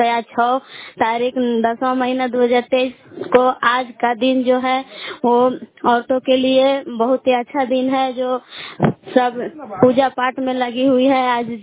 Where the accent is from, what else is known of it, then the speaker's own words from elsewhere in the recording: Belav, Bihar, India; मैं ग्राम बेलाव जिला कैमूर भभुआ की निवासी हूँ।